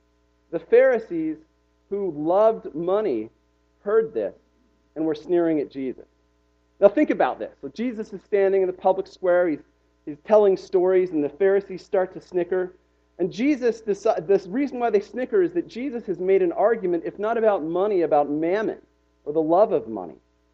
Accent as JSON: {"language": "English", "region": "Utah", "country": "United States", "tie": "born or raised there", "said": "maybe this is a result of growing up in Utah around Mormons who were uncharacteristically gentle people."}